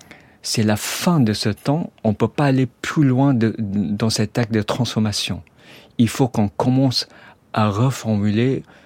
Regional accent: Kuala Lumpur, Federal Territory of Kuala Lumpur, Malaysia; J'ai grandi en partie à Kuala Lumpur, c'est là où j'allais à l'école, c'est une grande ville. Mais pendant toutes les vacances scolaires, j'étais chez ma grand-mère, mes grands-parents à la campagne.

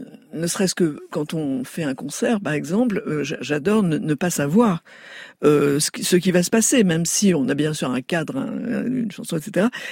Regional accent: Morocco; born there; il se trouve que je suis née au Maroc, un pays pas si lointain, mais bon, et on parle français, mais où il y a toutes sortes de langues qui arrivent dès l'enfance. Il y a l'arabe marocain, l'arabe classique

